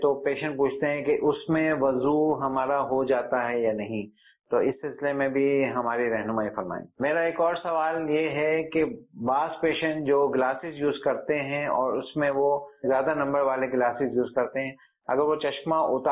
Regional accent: Karachi, Sindh, Pakistan; اور میرا تعلق کراچی سے ہے.

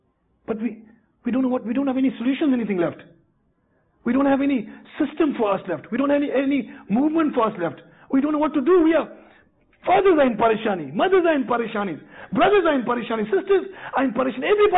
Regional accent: South Africa; I'm from South Africa, MashaAllah.

